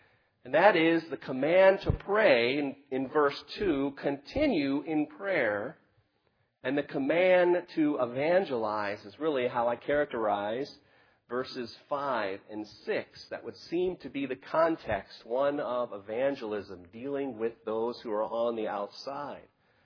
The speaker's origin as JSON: {"language": "English", "town": "Jarrettsville", "region": "Maryland", "country": "United States", "tie": "born or raised there", "said": "When I was a kid growing up in Jarrettsville, Maryland, we had a very large backyard"}